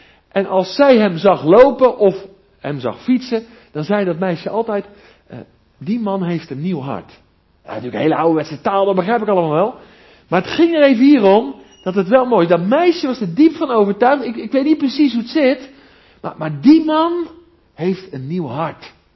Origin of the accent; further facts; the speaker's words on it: South Holland, Netherlands; ik kom uit het Westland, glastuinbouw